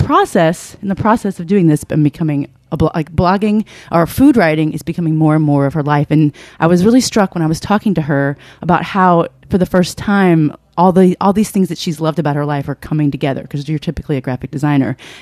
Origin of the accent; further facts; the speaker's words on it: Raleigh, North Carolina, United States; like I'm from Raleigh, North Carolina, people talk about urban farming